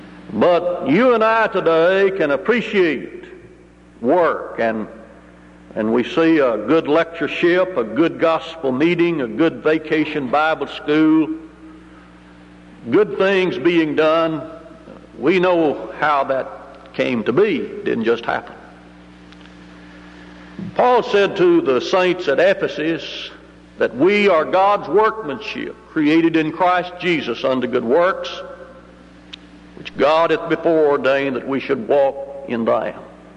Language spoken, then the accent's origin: English; Kentucky, United States; When I was growing up in West Kentucky, we had a mule named Mike, which we used to pull a plow behind which I walked.